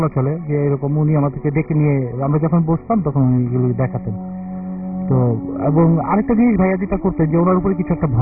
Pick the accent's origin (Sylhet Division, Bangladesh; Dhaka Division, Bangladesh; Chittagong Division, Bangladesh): Dhaka Division, Bangladesh; Dhaka; আমি জুরাইন এলাকাতে বড় হয়েছি, আমি পুরনো ঢাকাতেই আর কি বড় হওয়া